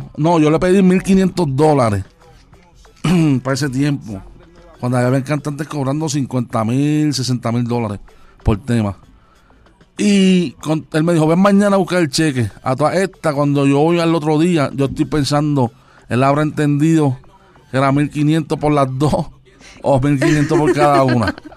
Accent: Ponce, Puerto Rico; Y yo bajé para Ponce, que era casi hora y media de. ¿Sabes? Estábamos en Carolina y yo bajé para mi pueblo.

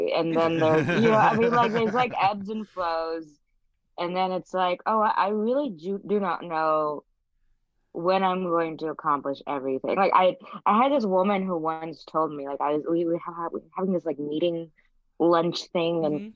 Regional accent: Mumbai, Maharashtra, India; also born or lived in Bangkok, Thailand; I was raised in, I was born in Thailand mm-hmm. and then raised between Mumbai in India and Bangkok in Thailand. And, you know, I'm Indian. My parents are Sikh.

